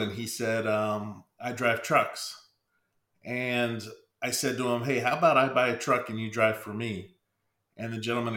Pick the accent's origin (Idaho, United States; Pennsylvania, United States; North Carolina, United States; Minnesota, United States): Pennsylvania, United States; I'm originally from Pennsylvania. And my father drove us from Pennsylvania to California.